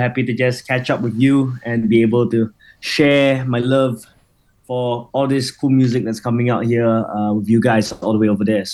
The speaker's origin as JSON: {"language": "English", "country": "Singapore", "said": "I'm a Singaporean musician, gig promoter, occasional music journalist, and booking agent sometimes."}